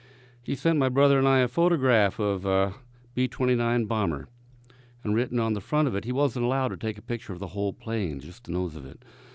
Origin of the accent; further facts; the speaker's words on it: Dayton, Ohio, United States; about those times growing up in Dayton, Ohio, during part of the war years at Wright-Patterson Army Air Corps Base